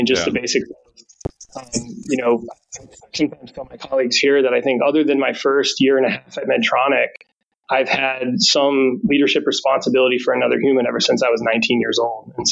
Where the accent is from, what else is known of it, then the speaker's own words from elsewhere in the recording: Iowa, United States; But I grew up in Iowa, small town, and just had a lot of really good role models